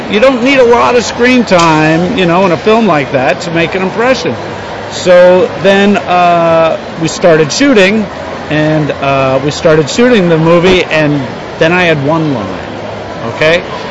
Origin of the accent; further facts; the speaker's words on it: Northeast, United States; now in Los Angeles, United States; went out to Los Angeles because I grew up in the Northeast and I needed to get warm.